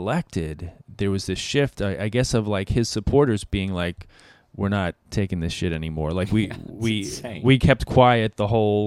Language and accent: English; New York, United States; also being a New Yorker